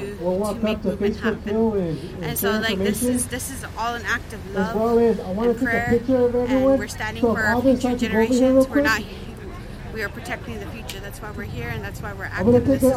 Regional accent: Wakpala, South Dakota, United States; So I grew up along the Missouri River. I'm from Wakwala, South Dakota.

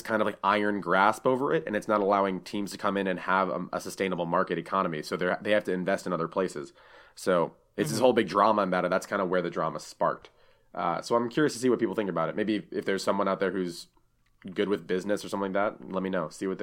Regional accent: Northeast, United States; I'm originally from the Northeast near New Jersey

